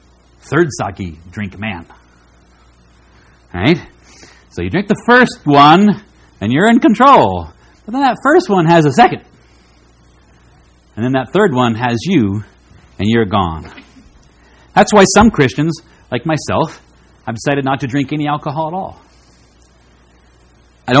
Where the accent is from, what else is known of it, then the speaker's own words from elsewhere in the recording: Vermont, United States; I remember hearing talks like this when I was growing up in Vermont